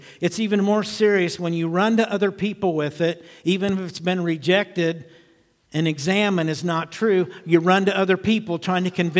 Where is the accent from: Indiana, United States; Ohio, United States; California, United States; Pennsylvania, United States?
Indiana, United States; Thorntown; And Gary lived in my hometown in Thorntown.